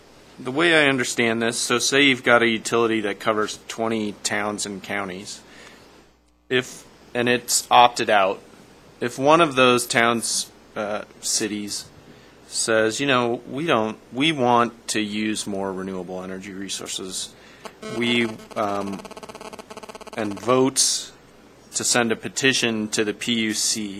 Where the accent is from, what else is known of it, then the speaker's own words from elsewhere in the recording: Boulder, Colorado, United States; I grew up in Boulder, so.